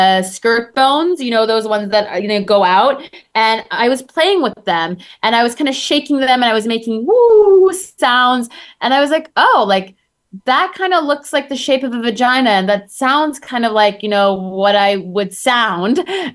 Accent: Turkey; also born or lived in Canada; I am from Turkey and there's, you know, a part of me that's Middle Eastern. And then I was raised on and off in Canada

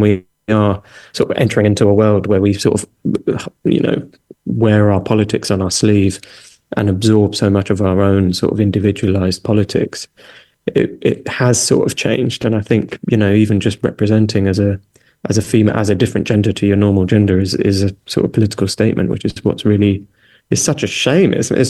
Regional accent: Wales, United Kingdom; Going back to the Greeks, I haven't got any Greek in me. I'm Welsh, but...

